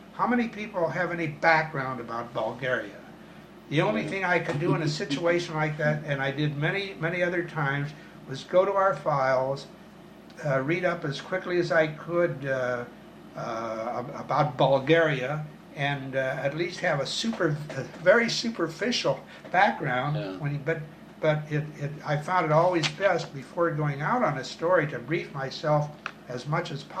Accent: Dayton, Ohio, United States; when I was growing up in Dayton, and maybe this will interest anybody in the Jewish community, I was the son of Russian immigrants who were religious

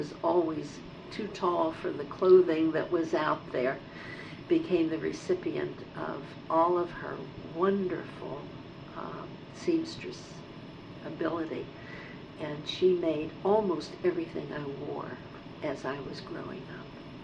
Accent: Pittsburgh, Pennsylvania, United States; In Penn Hills. We moved to Penn Hills when I was first married, and shortly thereafter my mother and dad did too. But I grew up in East End.

